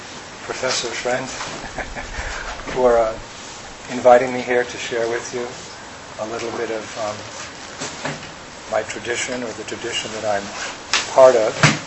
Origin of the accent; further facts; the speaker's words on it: United States; But when I was growing up in America, it was the 1960s.